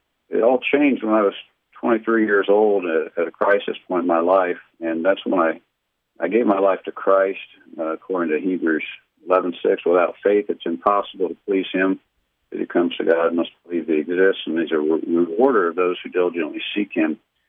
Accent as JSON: {"language": "English", "region": "Ohio", "country": "United States", "moved": "as an adult", "lives_now": "Texas, United States", "said": "our church in Ohio, where I was from. And so then we moved from Ohio to Texas. I was working in the computer field for a bank in Ohio"}